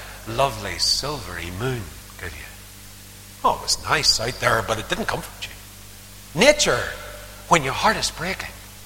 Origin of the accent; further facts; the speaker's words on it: Northern Ireland, United Kingdom; And I said, I came from Northern Ireland.